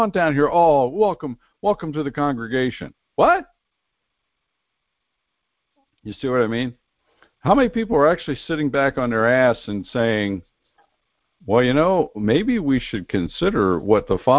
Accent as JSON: {"language": "English", "region": "New Jersey", "country": "United States", "tie": "born or raised there", "said": "I grew up in South Jersey, part of my childhood anyway, in South Jersey, very heavily Italian at that time especially."}